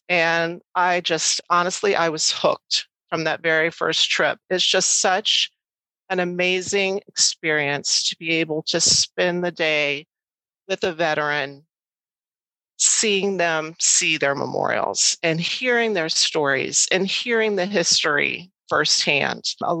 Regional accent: Alexandria, Virginia, United States; Yeah, I grew up in Alexandria. My dad worked at Andrews Air Force Base for 40 years.

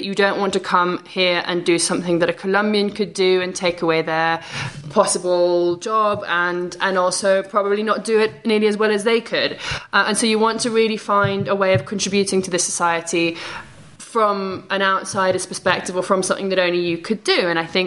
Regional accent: England, United Kingdom; I'm from England, but I already spoke Spanish, and I'd been interested in Latin America for a long time

